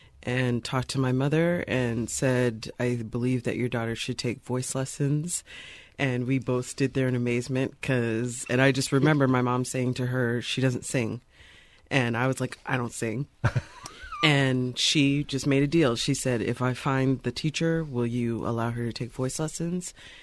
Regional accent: Canada; I'm Canadian

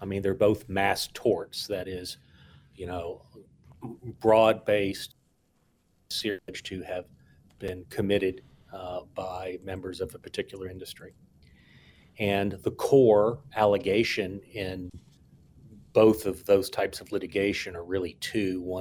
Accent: Texas, United States; So, you know, I come from Texas. Texas, too, is a big oil state, obviously.

